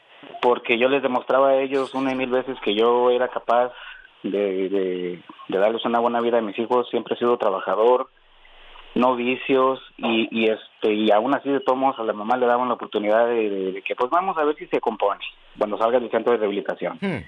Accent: Durango, Mexico; now in Utah, United States; de acá de Utah. Soy de Durango y tengo a mis tres muchachitos aquí, soy padre soltero

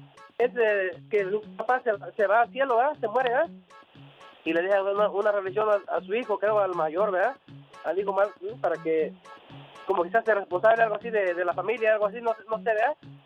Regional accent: Guerrero, Mexico; Yo soy del estado de Guerrero, México, el estado de Guerrero.

